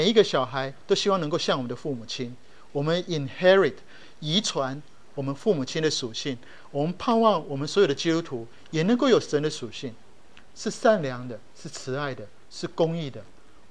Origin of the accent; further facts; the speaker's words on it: Japan; 我从小在日本，我在日本长大，